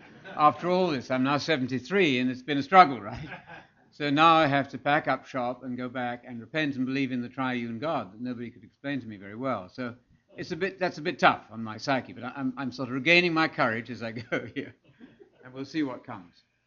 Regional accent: Alabama, United States; And I say, well, I'm from Alabama, it's obvious.

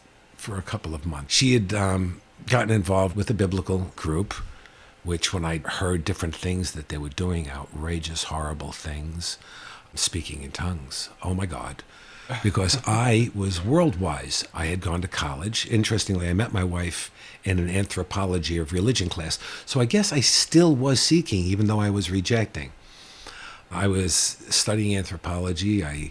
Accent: New York, United States; I found my brothers in the local malt shop or candy store, since we're from New York, having coffee and English muffins.

